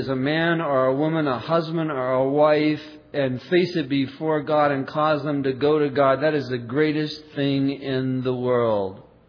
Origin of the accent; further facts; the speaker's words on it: Ireland; I'm Irish and I like to yell when I'm mad. And I'm part English